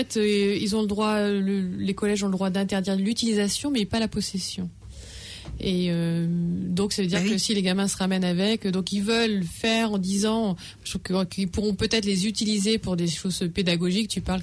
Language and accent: French; Paris, Île-de-France, France; born or raised there